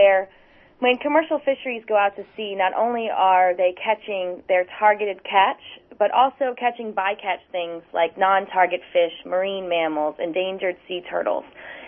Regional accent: Maine, United States; I'm absolutely for eating seafood. I grew up in Maine and I love it.

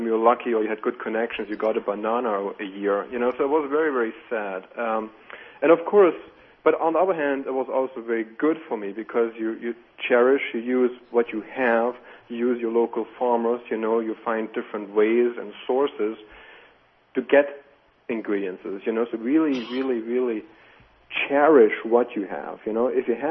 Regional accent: Germany; English is a second language; now in Sheboygan, United States; I grew up in Germany, like I said, and of course we have ramps there. And when I moved here to Sheboygan

